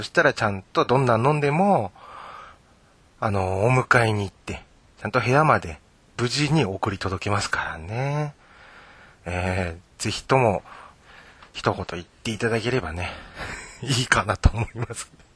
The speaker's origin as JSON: {"language": "Japanese", "region": "Akita", "country": "Japan", "said": "私秋田なんですけど、岩手に住んでるとか住んでないとか、そういうお話もなきにしもあらず"}